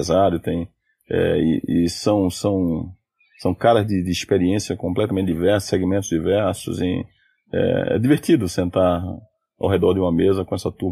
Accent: Northeast Region, Brazil; Como um bom nordestino, a gente tem usado muitos finais de semana para ir para a praia.

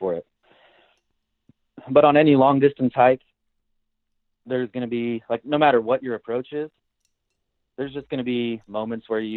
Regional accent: Idaho, United States; And, you know, I grew up in Idaho. There's obviously a lot of outdoor recreation opportunities.

